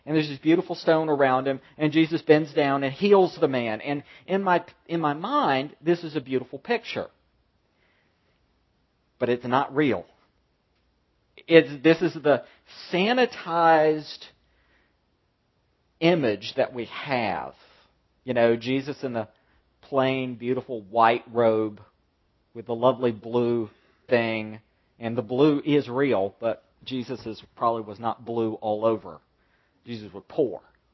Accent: the South, United States; Growing up in the South, where words are not pronounced correctly or completely, I was taught that it was a quartly.

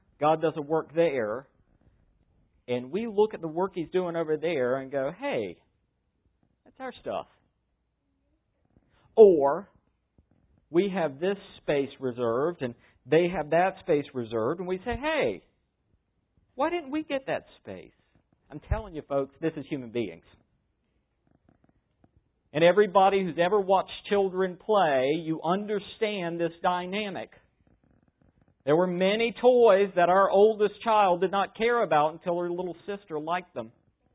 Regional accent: Calabash, North Carolina, United States; By the way, I am from North Carolina. Calabash, North Carolina.

